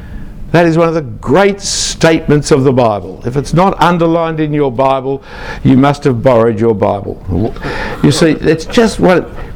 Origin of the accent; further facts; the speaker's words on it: Australia; formal kind of cultural Christianity that I grew up in Australia